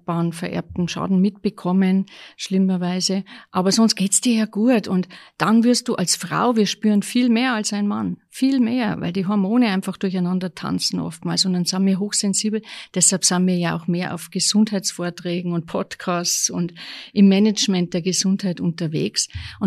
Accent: Bavaria, Germany; Ich bin in Ostbayern groß geworden

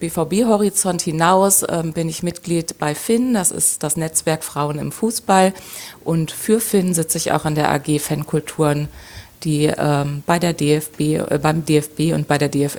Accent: Lower Saxony, Germany; born there; now in Dortmund, Germany; ich bin 42 Jahre alt, eigentlich gebürtige Niedersachsin, wohne aber seit vielen Jahren in Dortmund, bin des Fußballs und der Liebe wegen nach Dortmund gezogen

